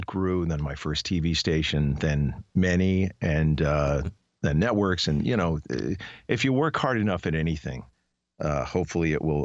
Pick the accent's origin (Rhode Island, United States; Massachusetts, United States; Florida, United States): Massachusetts, United States; Boston; also born or lived in New York; Yeah, I was born in New York, but all my formative years were in Boston, and 15 years in Boston.